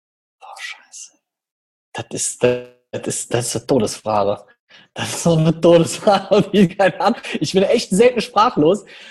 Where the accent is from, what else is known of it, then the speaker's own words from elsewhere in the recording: North Rhine-Westphalia, Germany; accent: Cologne; ich bin ja kein Kölner und lebe auch noch in Düsseldorf und arbeite in Düsseldorf, aber habe eher einen Kölner Akzent als einen Düsseldorfer.